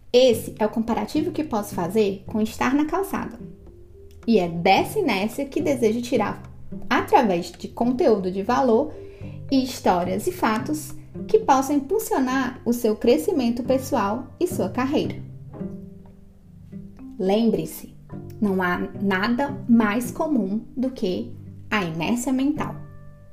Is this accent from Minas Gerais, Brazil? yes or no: no; Itapajé, Ceará, Brazil; also born or lived in Sobral; morei 8 anos em Sobral, cidade do interior do Ceará, e nos finais de semana eu ia para Itapajé, que é a minha terra natal.